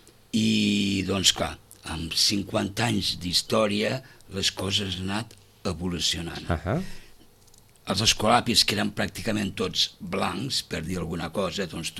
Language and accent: Catalan; Balaguer, Catalonia, Spain; accent: Ponent; Jo sóc de Balaguer.